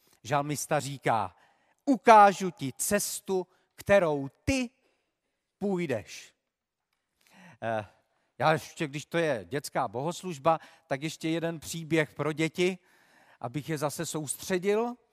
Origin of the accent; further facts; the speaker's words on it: Havířov, Moravian-Silesian Region, Czechia; Já jsem se narodil ve Slezsku, žil jsem v Havířově